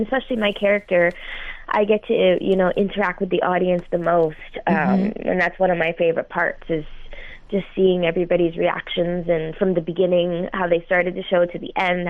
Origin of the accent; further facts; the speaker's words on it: Burlington, Ontario, Canada; I'm from Canada, so I grew up in Burlington, which is just west of Toronto, Ontario.